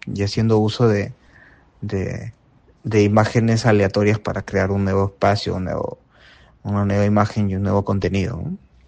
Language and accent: Spanish; Peru; Por ahora tengo mi individual en mi país, ¿no? Que es con la galería que me representa, que me han acogido en esta feria, que se llama La Galería La Galería, en San Isidro